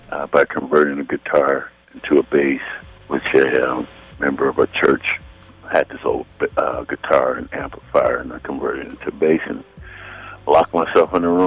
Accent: Oakland, California, United States; moved away as an adult; also born or lived in Waxahachie / Salt Lake City; I'm from Oakland, California. I was born in Dallas, Waxahachie, Texas, but my mom moved to Oakland, California when I was about 4 years old, 4 or 5 years old.

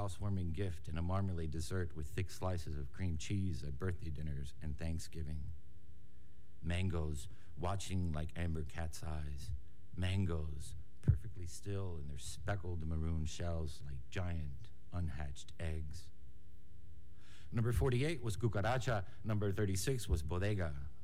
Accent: Miami, Florida, United States; I grew up in Miami, and Miami has changed so radically in my lifetime.

